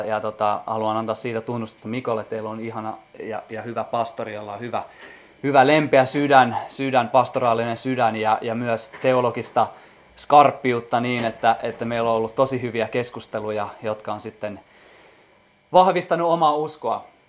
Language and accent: Finnish; Lahti, Päijät-Häme, Finland; mä oon alun perin itse Lahdesta ja tunnen Reetan. Me ollaan käyty siellä samassa seurakunnassa ja mä oon tullut itse uskoon 2007. Mä oon kristitystä perheestä